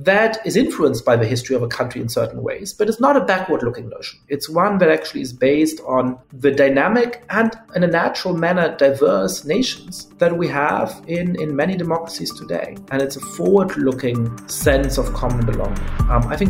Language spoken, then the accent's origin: English; Germany; I grew up in Germany as part of a Jewish family.